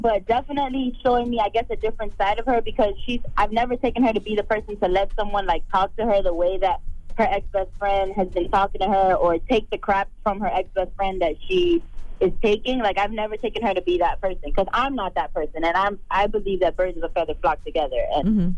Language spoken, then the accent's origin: English; Miami, Florida, United States; now in Orlando, United States; From, born and raised in Miami, Florida, but currently living in Orlando.